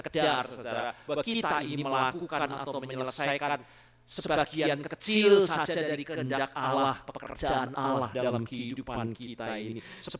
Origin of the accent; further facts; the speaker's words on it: Pati, Central Java, Indonesia; paranormal itu asalnya banyak dari daerah saya. Dari Pati, Jepara, sudah sebut itu orang-orang yang jadi paranormal namanya.